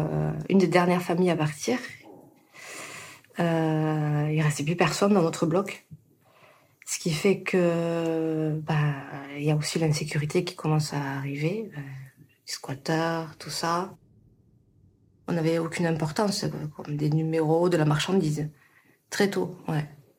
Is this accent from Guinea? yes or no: no; France; born there; je suis née à Bellefontaine. Mmh. Donc un quartier encore, une fois, qui a été démoli et en reconstruction.